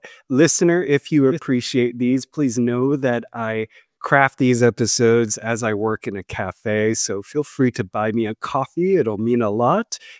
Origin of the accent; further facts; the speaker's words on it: San Jose, California, United States; I was born in 1988. I have no memory of the war. I didn't live through it. I grew up in San Jose in California, and I love my family. I love the Vietnamese community here.